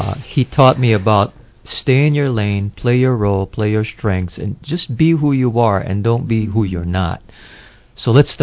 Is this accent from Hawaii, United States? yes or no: yes; Honolulu, Hawaii, United States; Well, I grew up mostly in Kalihi. And so, you know, we're over here sitting here, right? I was right by Farrington High School.